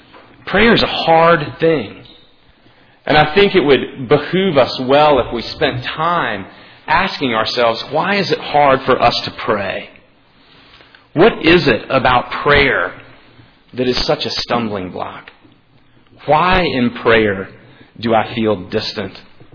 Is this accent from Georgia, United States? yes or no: yes; Lookout Mountain, Georgia, United States; accent: Southern; my accent, which you might have recognized, unlike Chris's. But different nonetheless, is from the South. I come from Lookout Mountain, Georgia